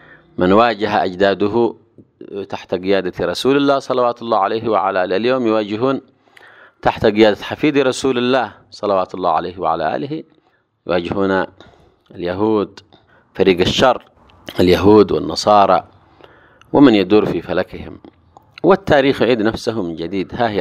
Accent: Yemen; تتوارثه الأجيال في بلدنا اليمن جيلا إثر جيل

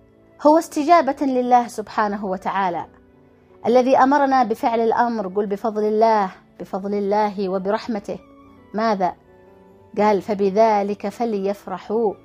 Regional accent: Yemen; المولد النبوي الشريف يعني لنا كيمنيين اليوم

